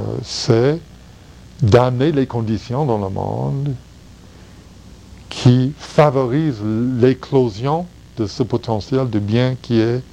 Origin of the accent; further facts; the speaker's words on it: the South, United States; French is a second language; moi je viens du sud des États-Unis, et c'est là où on a eu beaucoup de problèmes raciaux, beaucoup de préjugés raciaux, surtout entre les Noirs et les Blancs.